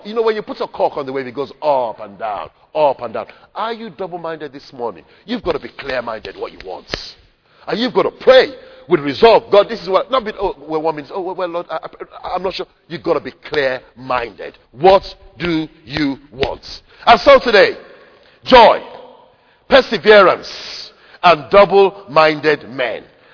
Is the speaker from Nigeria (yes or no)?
yes; Lagos, Nigeria; I grew up swimming in Barbeach in Lagos.